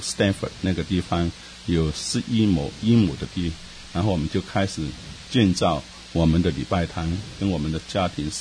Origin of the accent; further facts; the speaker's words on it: Hong Kong; moved away as an adult; now in Houston, United States; 所以我在1985年8月份的时候，我就从香港移民来到这个教会担任他们的牧师。